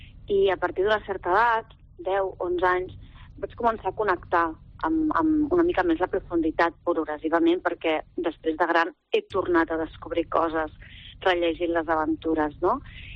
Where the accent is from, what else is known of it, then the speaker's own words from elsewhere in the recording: Barcelona, Catalonia, Spain; Perquè jo sóc gracienca. Jo sóc gracienca i sempre, bueno, és el meu barri, m'agrada molt, me l'estimo molt